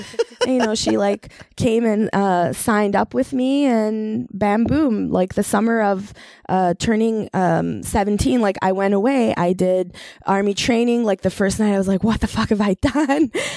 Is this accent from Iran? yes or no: yes; Iran; now in Canada; Okay, so I would say this little lassie's journey started. I came to Canada from Iran.